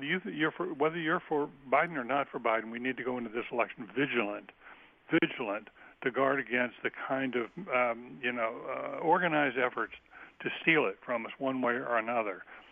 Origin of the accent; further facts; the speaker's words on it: the South, United States; especially southern states, I'm from the South, where suppression of voting remains a serious issue.